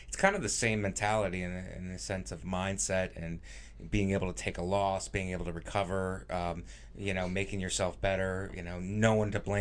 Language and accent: English; Youngstown, Ohio, United States; also born or lived in Boca Raton, Florida / Philadelphia; I'm from Youngstown, Ohio, originally.